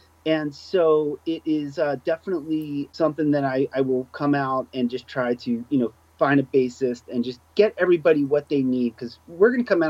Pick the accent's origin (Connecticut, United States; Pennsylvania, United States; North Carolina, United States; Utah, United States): Pennsylvania, United States; Philadelphia; now in Los Angeles, United States; I'm consider myself, I won't say local, I'm from Philly, but I've been here a long time, man.